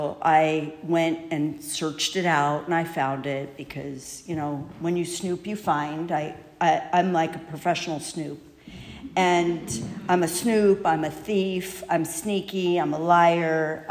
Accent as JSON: {"language": "English", "town": "Encino", "region": "California", "country": "United States", "tie": "born or raised there", "said": "Okay, I grew up in Encino. So I grew up in Encino in a, you know, nice Jewish family."}